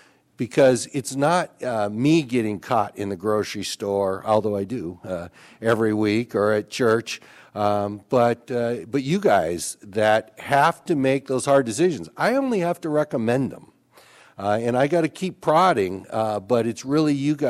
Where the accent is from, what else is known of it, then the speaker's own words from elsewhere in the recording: California, United States; I came from the Central Valley, and in the Central Valley, we have these visions of the Central Coast.